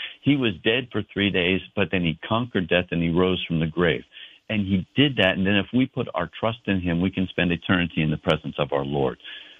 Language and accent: English; New Jersey, United States; I mean, I'm from New Jersey is where I grew up.